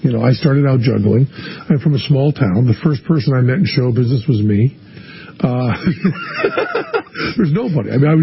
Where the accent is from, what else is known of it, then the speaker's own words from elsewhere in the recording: Greenfield, Massachusetts, United States; Greenfield, Massachusetts.